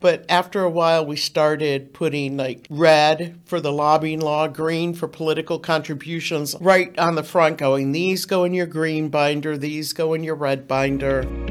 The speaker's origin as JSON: {"language": "English", "town": "Warren", "region": "Ohio", "country": "United States", "tie": "born or raised there", "lives_now": "Akron, United States", "said": "I grew up in Warren, Ohio, and I use the reference of Warren was like going back to Baby Bear, and Cleveland was Papa Bear."}